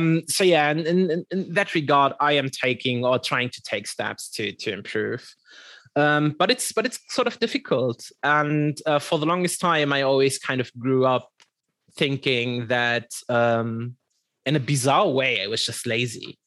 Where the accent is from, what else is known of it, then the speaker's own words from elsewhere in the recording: Germany; There wasn't really any exposure to technology, not within the GDR times, at least not that I can remember. You have to sort of keep in mind, I was like 6 years old when the reunif